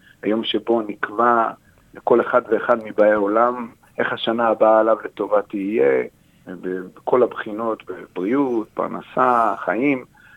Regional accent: Lod, Central District, Israel; now in Australia; במקום מישראל, מלוד.

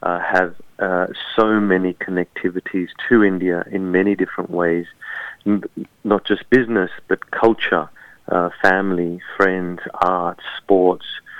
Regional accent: London, United Kingdom; Now, I grew up in London

